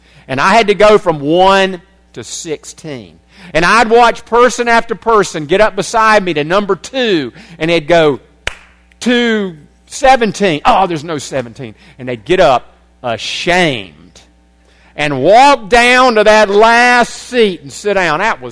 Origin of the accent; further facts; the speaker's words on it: United States; Yes, I'm an American, and yes, I'm free